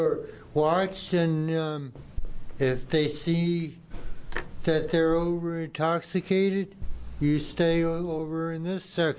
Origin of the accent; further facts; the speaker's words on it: Keizer, Oregon, United States; I'm from Marion County, Kaiser. I'm a patient, I'm a grower, I'm a concerned citizen.